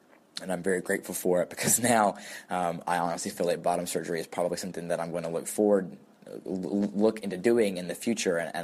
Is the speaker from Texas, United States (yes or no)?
no; Augusta, Georgia, United States; I'm from Augusta, Georgia. I identify as a 24-year-old trans male